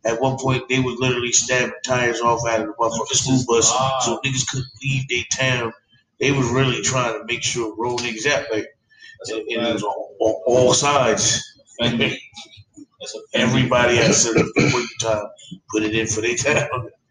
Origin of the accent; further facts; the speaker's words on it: Long Branch, New Jersey, United States; I'm born and raised in Long Branch, yes.